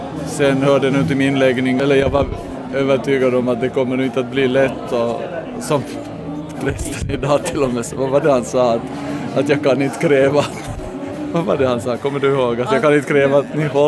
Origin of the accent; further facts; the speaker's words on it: Ostrobothnia, Finland; men vi är ju både från Österbotten och där var det ju sådär att man skulle gifta sig.